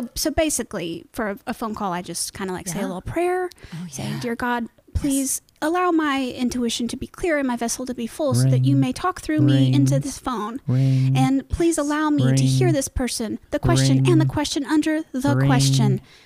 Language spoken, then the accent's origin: English; Indianapolis, Indiana, United States; You know, it's a strange thing because I have lived in Broad Ripple my whole life.